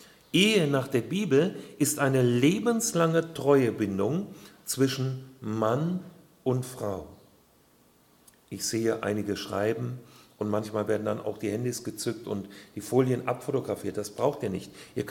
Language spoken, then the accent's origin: German; Hesse, Germany; Ich komme aus der Nähe von Kassel.